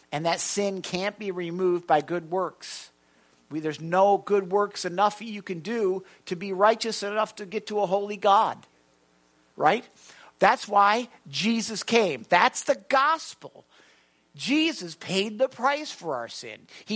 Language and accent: English; Chicago, Illinois, United States; I'm a Southsider from Chicago, but I like the White Sox and the Cubs.